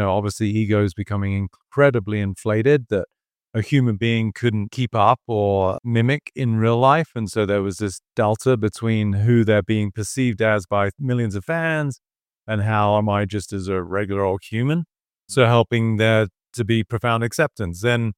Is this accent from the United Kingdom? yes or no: yes; England, United Kingdom; Growing up in England, we're a little bit more traditional